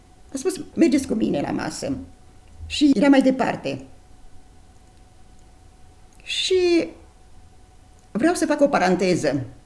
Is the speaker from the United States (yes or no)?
no; Ciocănești, Romania; born there; Într-un sat, drag mie, satul Ciocănești, comuna Văleni, Călinești. Am fost 4 surori.